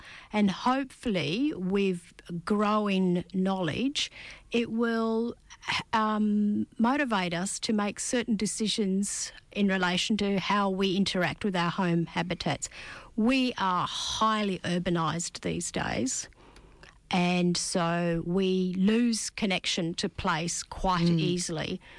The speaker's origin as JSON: {"language": "English", "town": "Carnarvon", "region": "Western Australia", "country": "Australia", "said": "I'm from Carnarvon. I was struck in Shark Bay in Denham."}